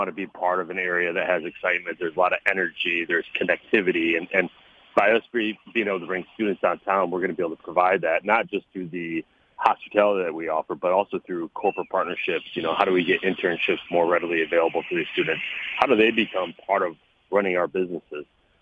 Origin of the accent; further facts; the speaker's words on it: Kalamazoo, Michigan, United States; You know, I'm born and raised in Kalamazoo, was always proud to be a Bronco